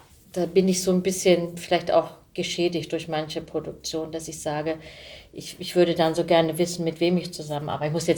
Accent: Hamburg, Germany; ich möchte so gerne nach Hamburg zurück. Ich war ja zwar quasi Hamburgerin

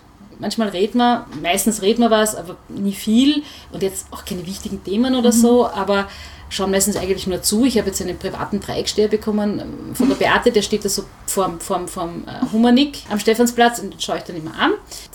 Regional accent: Vienna, Austria; ich bin in Hütteldorf aufgewachsen, also wirklich in so einem noch recht verschlafenen Eck.

